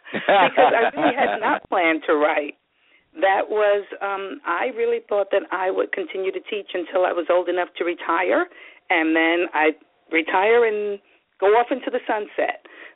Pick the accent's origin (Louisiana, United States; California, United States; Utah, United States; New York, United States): New York, United States; now in Atlanta, United States; I'm calling in from Atlanta, where I've lived for, about 18 years, but I'm originally from New York.